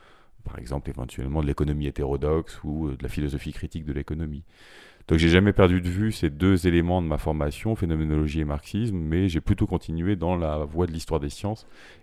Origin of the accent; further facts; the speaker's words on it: Brittany, France; now in Paris, France; je viens de Bretagne, Finistère Nord, j'enseigne à Paris, à l'Université Paris 1